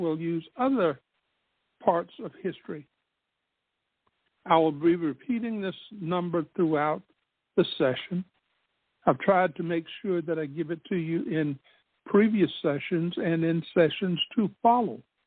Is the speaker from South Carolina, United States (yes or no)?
yes; Spartanburg, South Carolina, United States; in the heart of my hometown, Spartanburg, South Carolina, there is a statue of a military person by the name of Daniel Morgan.